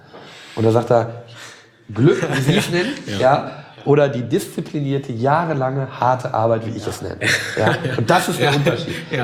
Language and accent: German; North Rhine-Westphalia, Germany; also born or lived in Ruhr area; ich komme jetzt selber auch geboren oder gebürtig vom Niederrhein. Ich bin geboren im Ruhrgebiet, aber dann im Grunde groß gewachsen am Niederrhein.